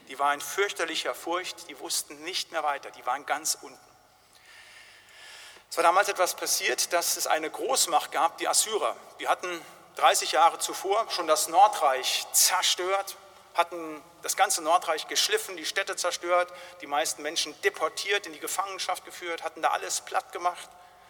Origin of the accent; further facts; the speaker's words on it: Bad Laase, Germany; wir mit unserem Leben in Bad Laase, wo ich aufgewachsen bin, hier in Deutschland